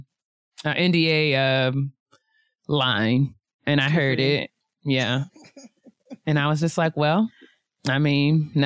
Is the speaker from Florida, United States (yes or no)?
no; White Plains, New York, United States; I'm from White Plains, New York.